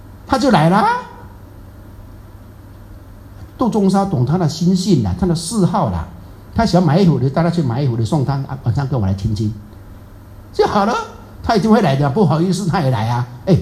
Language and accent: Chinese; Taiwan; 无情无义无悔无目屎，这是我们台湾人讲的。